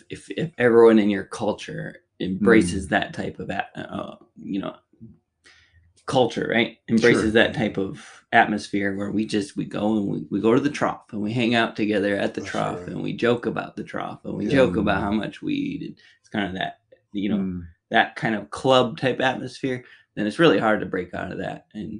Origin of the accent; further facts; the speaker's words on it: Minnesota, United States; because my church, I grew up in Minnesota, you know, far from the South as anything